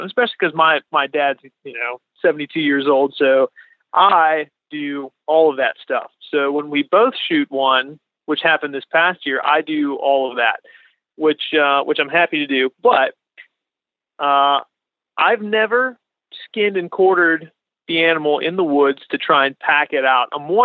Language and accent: English; Latrobe, Pennsylvania, United States; I'm from near Pittsburgh, so a little town called Latrobe. You guys might know it for Rolling Rock beer and Arnold Palmer.